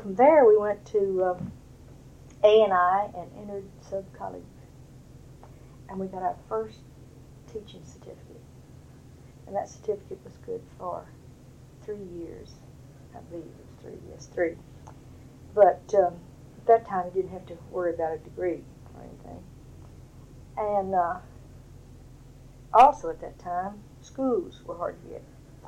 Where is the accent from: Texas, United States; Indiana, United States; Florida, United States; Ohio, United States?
Texas, United States; George West; also born or lived in De Niro; I was born in De Niro, Texas. That's right out of out of George West. And I lived there until I was 2 years of age. And then we moved to George West.